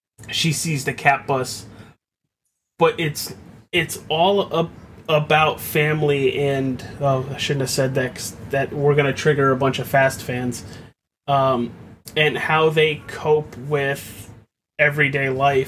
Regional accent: United States; I am an American.

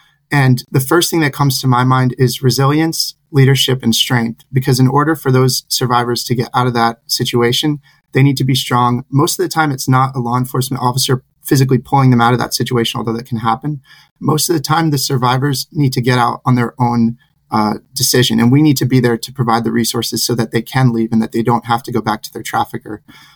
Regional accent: New Jersey, United States; also born or lived in Rhode Island; I'm from New Jersey, like many URI alum, and had it not been for my URI connections

